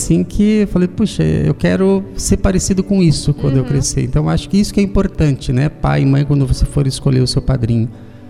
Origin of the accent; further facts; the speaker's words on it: Palmeira, Paraná, Brazil; born or raised there; also born or lived in Marechal Cândido Rondon